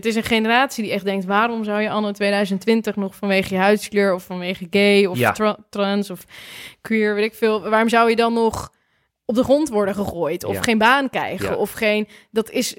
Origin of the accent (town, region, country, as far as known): Netherlands